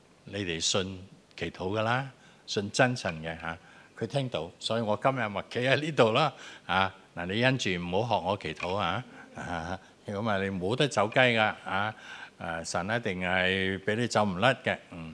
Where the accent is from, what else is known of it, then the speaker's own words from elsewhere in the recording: Malaysia; now in Hong Kong; 咁我喺马来西亚，我系马来西亚人嚟噶，系咪？点解会跑到香港嚟咧？